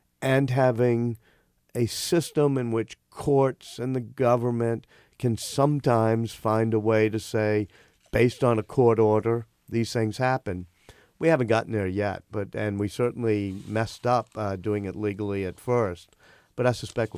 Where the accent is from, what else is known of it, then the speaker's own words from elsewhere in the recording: New Orleans, Louisiana, United States; I didn't have that growing up in New Orleans.